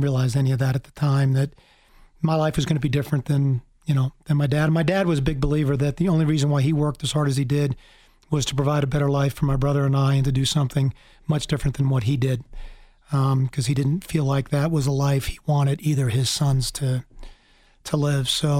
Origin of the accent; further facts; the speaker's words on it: Pine Brook, New Jersey, United States; A little town called Pine Brook, New Jersey. They did have farms in New Jersey back then.